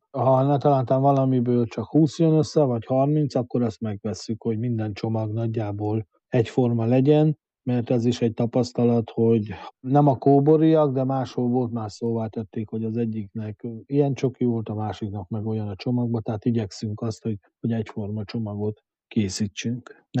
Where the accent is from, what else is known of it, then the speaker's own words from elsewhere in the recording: Hungary; Én református magyar vagyok, én szeretem azokat a közösségeket támogatni, ahol magyarok is, ha lehet, akkor reformátusok vannak